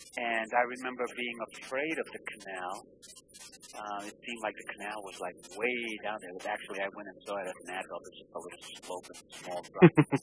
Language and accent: English; Isabela, Puerto Rico; born there; Okay, I was born in Isabela, Puerto Rico, July 3rd, 1948.